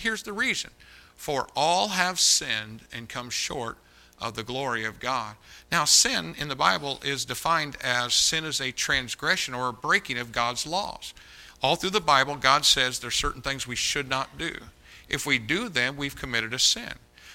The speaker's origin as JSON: {"language": "English", "town": "Brazil", "region": "Indiana", "country": "United States", "tie": "born or raised there", "also_born_or_lived": "Greencastle", "said": "I was born over in Greencastle. My mom and dad took a job over in Terre Haute, so we moved to Brazil, Indiana."}